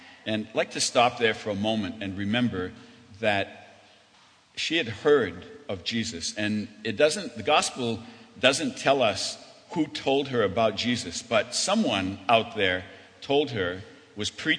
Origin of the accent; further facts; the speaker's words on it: Maine, United States; takes place in a prison in Maine, in my home state, but I've never been inside that prison.